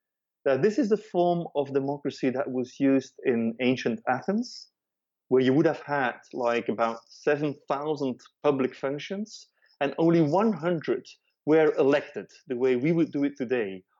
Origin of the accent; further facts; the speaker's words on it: Belgium; In my country, I am from Belgium